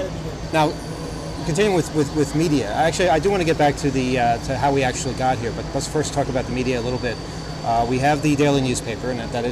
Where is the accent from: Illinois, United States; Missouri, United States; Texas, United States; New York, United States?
New York, United States; We're from New York.